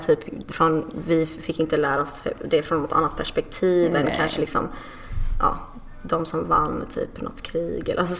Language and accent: Swedish; Norrköping, Östergötland, Sweden; born there; Jag är född i Norrköping.